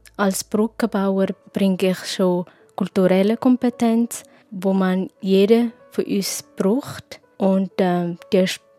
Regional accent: Eritrea; German is a second language; now in Switzerland; Und bei uns in Eritrea ist man viel offen und man hilft wirklich den neuen Leuten

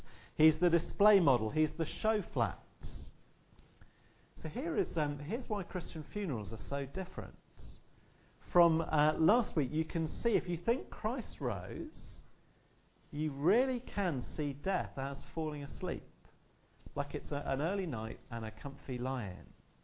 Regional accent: South West England, United Kingdom; accent: Somerset; which means I get to go back to my childhood and drag out my Somerset accent.

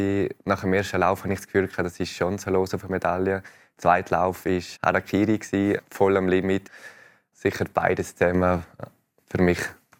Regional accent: Graubünden, Switzerland; Es ist für mich so etwas vom Grössten, was man als Bündner erreichen kann.

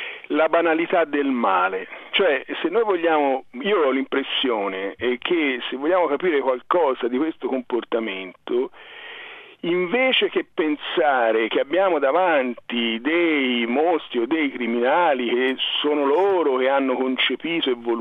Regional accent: Dicomano, Tuscany, Italy; vicino a Firenze c'è un paese nel quale io ho vissuto da ragazzo, nel Mugello, che si chiama Dicomano

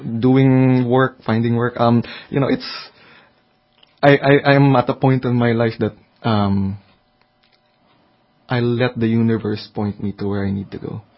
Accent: Philippines; moved away as an adult; also born or lived in Manila; now in Brussels, Belgium; I hailed from the Philippines, and I graduated from architecture school there I think in around 2008, and then I started practicing in Manila for 2 years, and then the opportunity came for me to come over and work in Brussels with Procter & Gamble.

